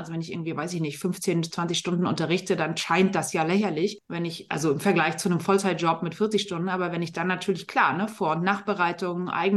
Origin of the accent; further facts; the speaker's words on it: Mecklenburg-Vorpommern, Germany; now in Hamburg, Germany; Ich lebe jetzt seit fast 8 Jahren in Hamburg. Ich komme aber eigentlich aus Mecklenburg-Vorpommern, von der schönen Küste.